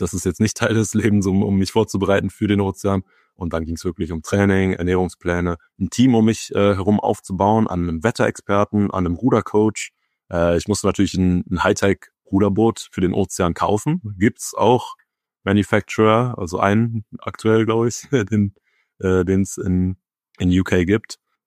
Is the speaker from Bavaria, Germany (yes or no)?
no; North Rhine-Westphalia, Germany; Ich bin ja hier im Rheinland aufgewachsen, keine Seglerfamilie, auch keine Ruderfamilie tatsächlich.